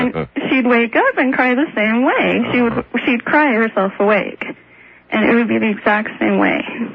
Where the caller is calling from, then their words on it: Burley, Idaho, United States; Okay, cool. … from Burley, Idaho.